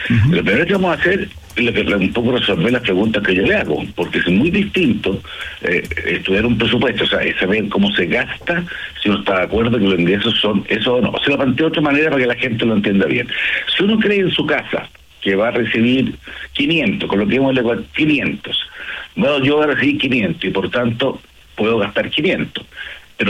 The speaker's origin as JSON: {"language": "Spanish", "country": "Chile", "said": "porque a todos nos conviene como chilenos tener menos deuda"}